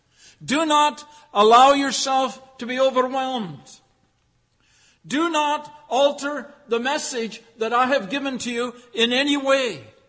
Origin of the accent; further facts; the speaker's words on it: Dryden, Ontario, Canada; I grew up in Dryden, Ontario, of course, and one of the favorite flies was the so-called deer fly.